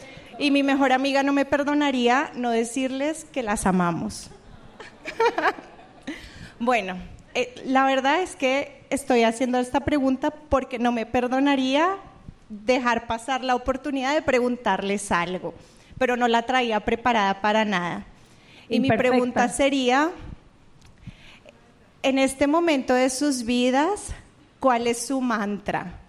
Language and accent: Spanish; Colombia; now in Switzerland; Yo soy colombiana.